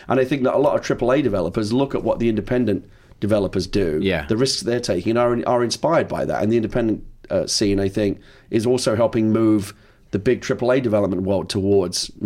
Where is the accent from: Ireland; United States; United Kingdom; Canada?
United Kingdom; London; to come back to where I'm from. Like I said, I was born and raised in London